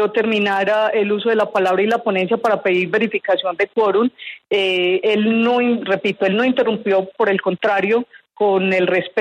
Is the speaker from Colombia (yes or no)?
yes; Colombia; no permitiendo que tanto los compañeros como los colombianos pudiéramos exponerles nuestra posición de la ponencia positiva